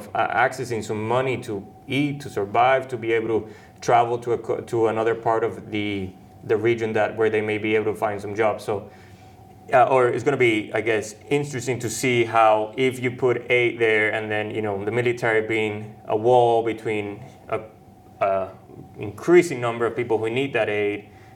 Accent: Venezuela; I mean, I grew up in Venezuela

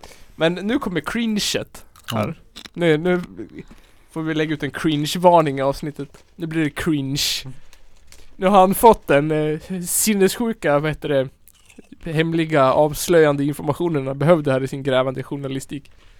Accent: Eslöv, Skåne, Sweden; Jag är sverigedemokrat från Eslöv.

